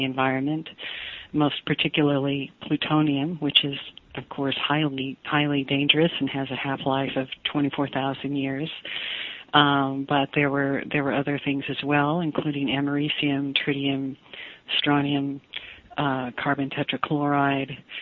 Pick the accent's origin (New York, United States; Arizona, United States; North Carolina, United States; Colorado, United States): Colorado, United States; Well, when I was a kid growing up in Colorado, and this is an area just north of Denver, kind of between Denver and Boulder, so it's a highly populated area.